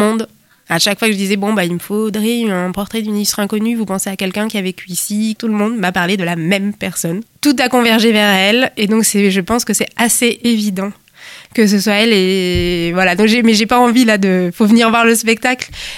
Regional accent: Toulouse, Occitanie, France; Alors moi je suis toulousaine et je viens du Mirail, un quartier populaire. J'ai grandi toute mon enfance là-bas.

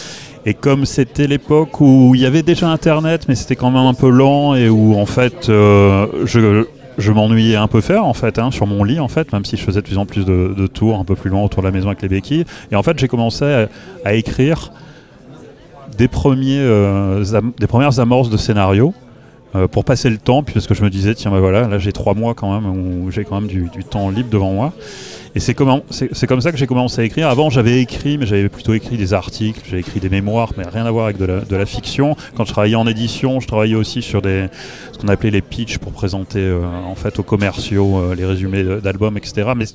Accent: Tournai, Wallonia, Belgium; born there; d'un père marseillais et d'une maman belge, je suis né à Tournai

